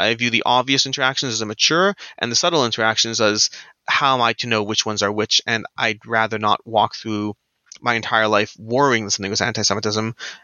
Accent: Toronto, Ontario, Canada; also born or lived in Cleveland, United States; I grew up in Toronto, I went to high school in Cleveland

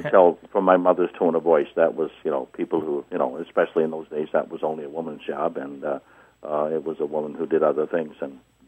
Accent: Minnesota, United States; And I grew up in Minnesota and moved to Wisconsin.

